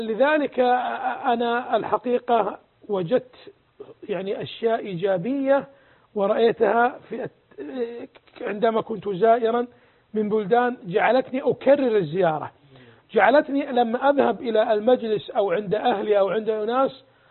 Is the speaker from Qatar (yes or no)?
yes; Qatar; أنا قطري ودخل على فيعتبر هو الزائر